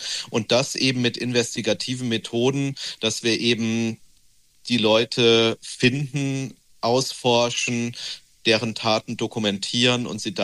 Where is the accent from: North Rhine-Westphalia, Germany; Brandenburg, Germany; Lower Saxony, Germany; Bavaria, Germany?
Bavaria, Germany; Ja, ich bin auch im Berchtesgadener Land aufgewachsen, also da, wo die Idylle angeblich am idyllischsten ist und die Wiesen am grünsten.